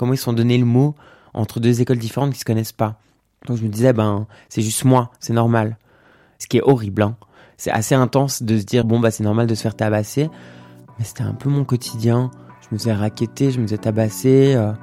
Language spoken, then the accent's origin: French; Geneva, Switzerland; J'ai 32 ans, je suis genevoise et aussi rome.